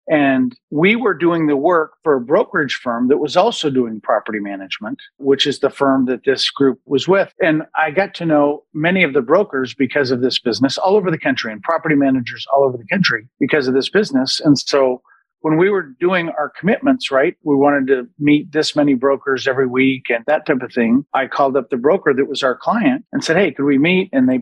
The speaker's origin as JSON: {"language": "English", "town": "Las Vegas", "region": "Nevada", "country": "United States", "said": "We're from Las Vegas, Nevada."}